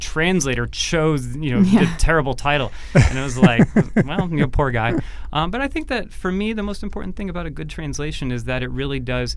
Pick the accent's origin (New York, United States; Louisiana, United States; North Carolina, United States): North Carolina, United States; I'd never left, you know, the Southeast. I'm from North Carolina.